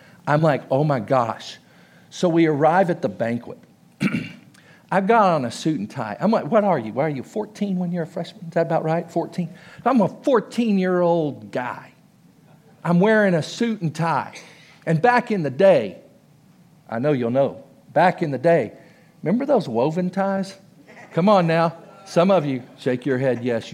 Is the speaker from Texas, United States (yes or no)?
yes; Texas, United States; Of course, I'm from Texas. Gravy is all over all of it, right?